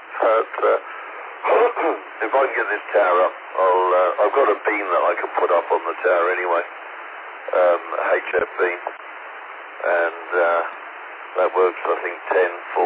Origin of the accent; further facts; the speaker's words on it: South East England, United Kingdom; moved away as an adult; now in Canada; I am Canadian, but not Canadian, originated out of England, southeast corner, Kent, and emigrated here 15 years ago.